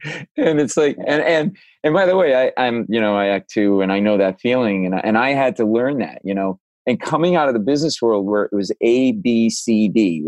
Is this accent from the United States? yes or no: yes; Rhode Island, United States; like I'm from Rhode Island originally, and I go home